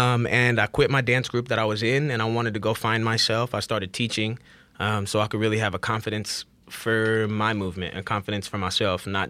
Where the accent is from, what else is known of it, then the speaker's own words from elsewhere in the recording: Fairfield, California, United States; also born or lived in Vallejo, California; now in Los Angeles, United States; I grew up in Fairfield, California, born in Vallejo. I am a 707 kid.